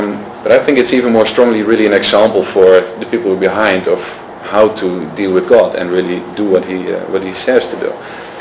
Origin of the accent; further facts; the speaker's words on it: Netherlands; If I was, you know, we're from Holland, we would say we go to America and we're gonna go and conquer America.